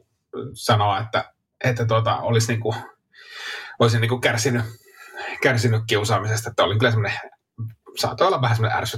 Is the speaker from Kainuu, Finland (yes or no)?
yes; Suomussalmi, Kainuu, Finland; omassa lapsuudessa, kun ei ollut, Suomussalmella ei ollut semmoista kulttuuria, siis ei ollut edes sitä ainoaa niin kuin muualta tullutta koulukaveria